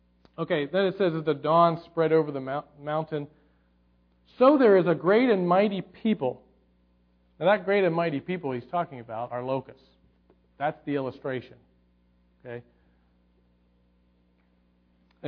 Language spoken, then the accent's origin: English; Pennsylvania, United States; When I grew up in Pennsylvania, and we lived out in the country, and when I was growing up, it's not like this anymore, but we didn't really have any tall trees